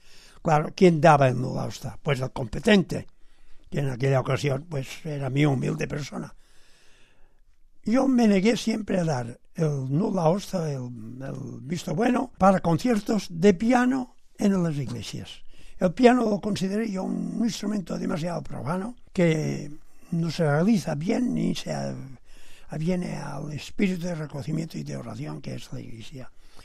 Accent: Palma de Mallorca, Balearic Islands, Spain; De Palma de Mallorca.

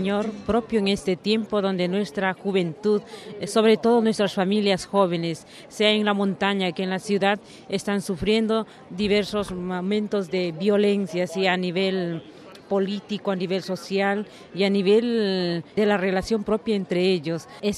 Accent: Cusco, Peru; Yo vengo del Perú, Cusco.

